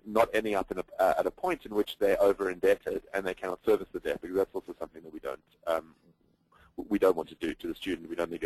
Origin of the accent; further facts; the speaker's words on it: South Africa; So even in my home country, South Africa, you have a 40% unemployment rate